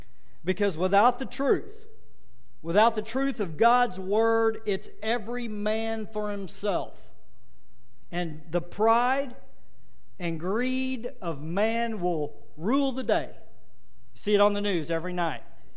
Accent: Arlington, United States; You know, as a young man growing up in Arlington, I always wanted to stay out later and later.

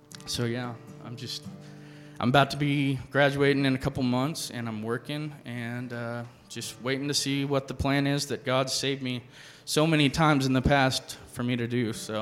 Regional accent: Oklahoma, United States; also born or lived in Wichita Falls; I'm 29 years old. I'm originally from Wichita Falls, but grew up in South Central Oklahoma.

